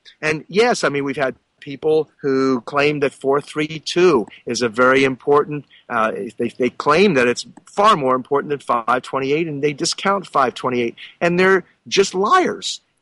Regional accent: Philadelphia, Pennsylvania, United States; born there; I find it extremely interesting, synchronous, that I'm from Philadelphia. I was born in Philadelphia.

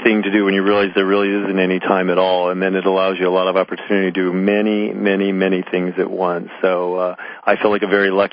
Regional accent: Midwest, United States; came from a very strong value system growing up in the Midwest

